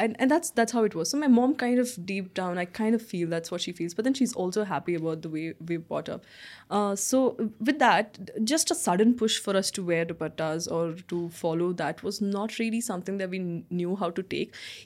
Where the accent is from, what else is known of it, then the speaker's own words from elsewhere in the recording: Coorg, Karnataka, India; I am from Coorg. Very beautiful place. Beautiful location. It's a nice, cozy area with coffee estates and paddy fields and beautiful people there.